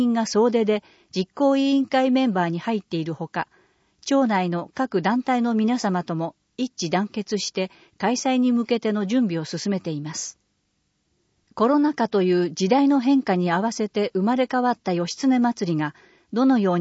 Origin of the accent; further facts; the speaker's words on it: California, United States; Japanese is a second language; now in Japan; アメリカのカリフォルニア州から来ました。23歳です。